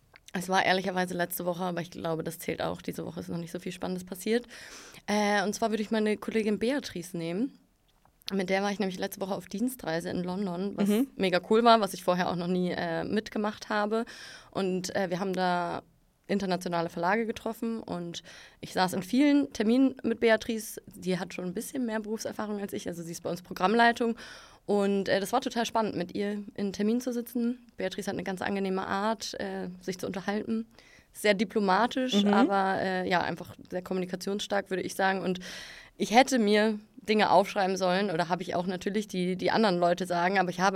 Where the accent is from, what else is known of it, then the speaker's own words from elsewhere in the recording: Northern Germany, Germany; now in Munich, Germany; ich bin 31, ich komme aus Norddeutschland, wohne aber seit ein paar Jahren in München